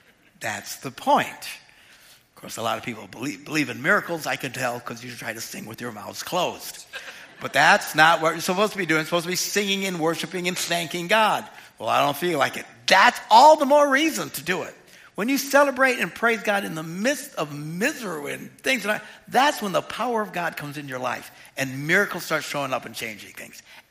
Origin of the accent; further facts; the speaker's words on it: Wisconsin, United States; You know, we're all from Wisconsin, but most people in Wisconsin come from very conservative religious expressions, you know.